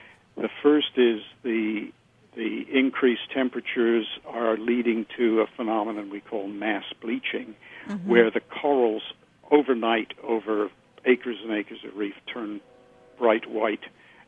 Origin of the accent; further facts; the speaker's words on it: Canada; Right. I am a Canadian.